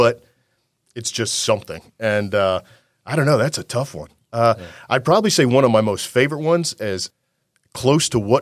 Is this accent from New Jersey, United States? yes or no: yes; New Jersey, United States; I grew up in South Jersey, right?